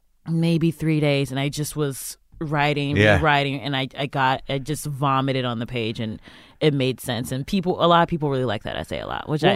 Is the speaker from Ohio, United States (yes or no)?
yes; Cleveland, Ohio, United States; I'm from Cleveland, Ohio.